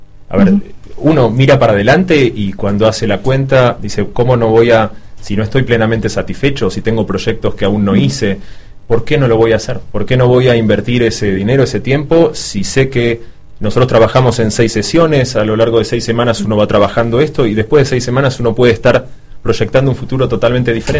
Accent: Argentina; Sí, creo que todavía me considero más argentino, pero bueno.

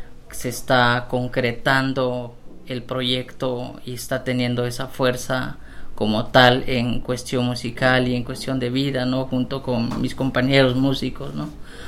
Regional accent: Yucatán Peninsula, Mexico; first language Maya; Spanish is a second language; yo también por venir directamente de la zona maya, ¿no? Mi lengua materna es el maya, ¿no? Totalmente, yo soy un maya hablante, ¿no?

